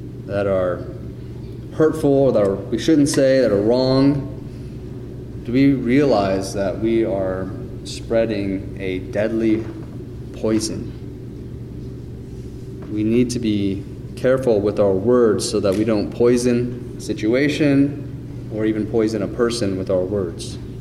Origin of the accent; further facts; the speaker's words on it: Louisiana, United States; also born or lived in Kansas; I'm actually from Louisiana, so we have a lot of, originally, been in Kansas most of my life